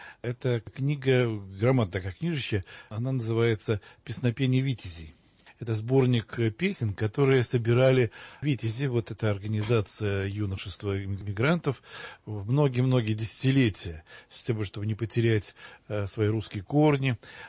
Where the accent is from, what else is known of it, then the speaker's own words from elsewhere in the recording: Odesa, Odesa Oblast, Ukraine; когда я был маленьким, я вырос в Одессе